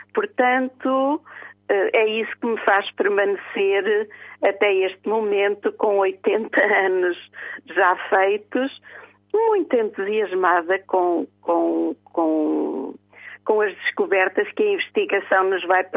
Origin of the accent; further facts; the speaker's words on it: Oliveira do Bairro, Aveiro, Portugal; born there; Eu sou nascida no Treviscal, no Conselho de Oliveira de Bairro, onde resido neste momento.